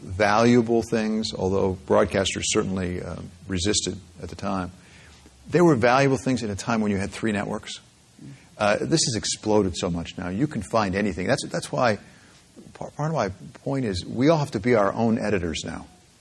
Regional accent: Michigan, United States; I come from Michigan, as I said. I went to the University of Michigan, you know, when we had Bo Schembechler as our coach.

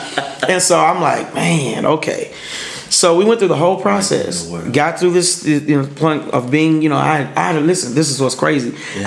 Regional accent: Pine Bluff, Arkansas, United States; one of his music directors was from my hometown in Pine Bluff, Arkansas.

